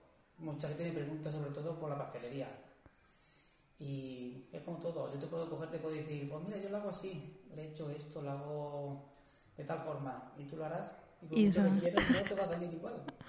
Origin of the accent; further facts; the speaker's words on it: Catalonia, Spain; Yo soy catalán.